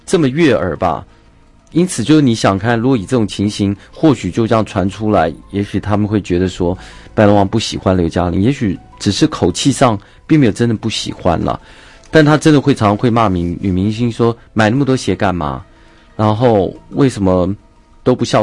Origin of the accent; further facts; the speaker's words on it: Taiwan; 潮州话呢这个潮汕语系潮州汕头语系跟闽南语跟我们台湾话是非常像的